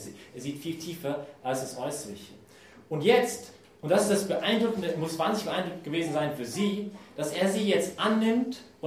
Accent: Canada; German is a second language; meinen Versuch, deutsche Wörter zu zerlegen, als Kanadier, sorry für diese Versuche

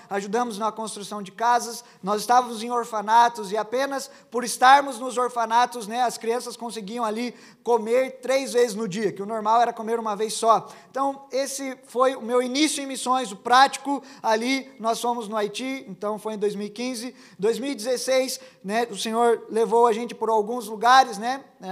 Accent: São Paulo, Brazil; eu sou de São Paulo, do interior

